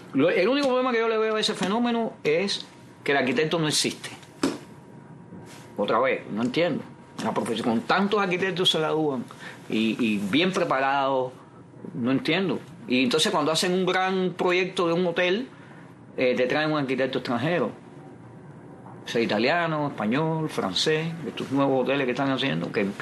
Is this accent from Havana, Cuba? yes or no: yes; Havana, Cuba; Yo soy del Vedado, nací en el Vedado, estuve ahora viviendo un mes en el Vedado.